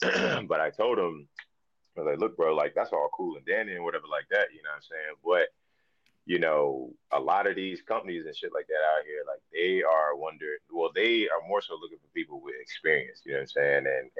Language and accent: English; Virginia Beach, Virginia, United States; now in North Carolina, United States; I'm originally from Virginia, more specifically Virginia Beach. Yeah, you know I mean? Virginia Beach area. So, my mom and I and my little brother, we moved down here back in, like, 2010.